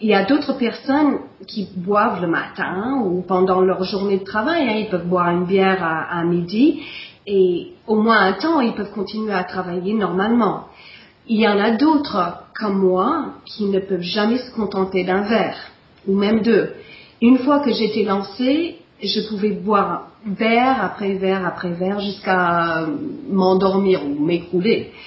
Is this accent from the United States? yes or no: yes; United States; French is a second language; now in France; j'avais toujours eu envie de vivre en France, je suis des États-Unis.